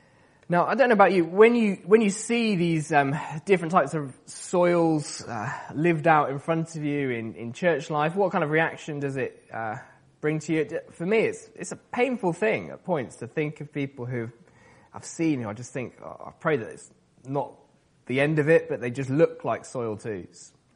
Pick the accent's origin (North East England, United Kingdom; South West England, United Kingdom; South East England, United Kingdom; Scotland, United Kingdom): South West England, United Kingdom; Growing up in Wiltshire, used to drive past fields of wheat.